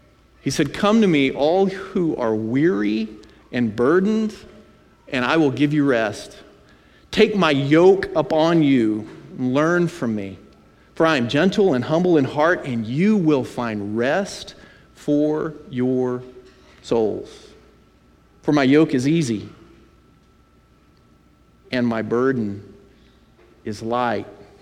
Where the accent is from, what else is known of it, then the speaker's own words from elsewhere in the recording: United States; I'm an American. In some way, I'm a Christian.